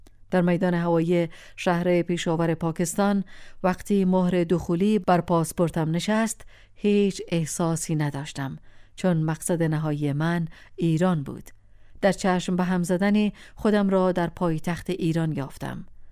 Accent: Kabul, Afghanistan; born there; moved away; روزی که طیاره آریانا از میدان هوایی کابل پرواز کرد و برای آخرین بار زادگاهم کابل را از بالا تماشا کردم

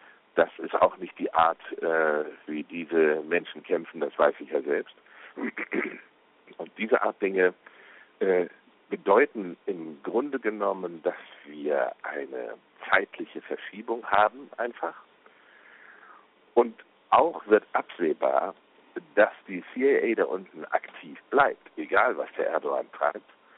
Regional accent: Germany; Dieses Chaos betrifft übrigens auch mein Heimatland, Deutschland.

